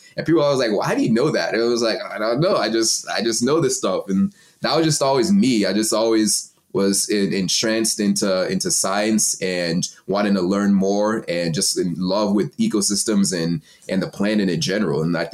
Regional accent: Texas, United States; also born or lived in Cameroon; now in Vancouver; So I was born in Texas, but my dad's side is from Nigeria and my mom's side is from Cameroon. So when they had me, they're still in school. And so they sent me back home to Cameroon.

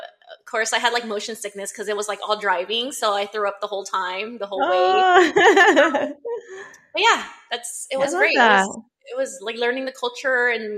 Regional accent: Cerritos, California, United States; also born or lived in Huntington Park / Linwood; now in La Palma, United States; I was born in Huntington Park. And lived in Linwood for a few years, and then we moved to Cerritos when they wanted me to start, kindergarten and elementary school.

